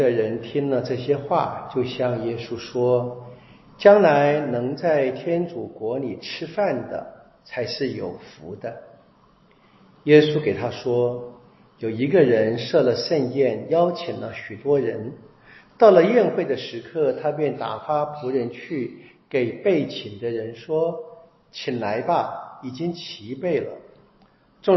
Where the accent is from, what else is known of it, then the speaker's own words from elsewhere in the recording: China; 我们中国人常说嘛，做事的轻重缓急要分得清楚